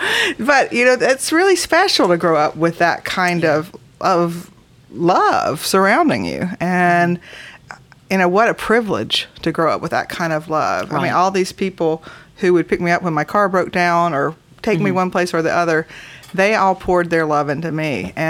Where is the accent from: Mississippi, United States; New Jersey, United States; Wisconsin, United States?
Mississippi, United States; Forest; I'm from Mississippi originally, a very small town in the middle of Mississippi called Forest. It's where I grew up and where almost all of my family still is.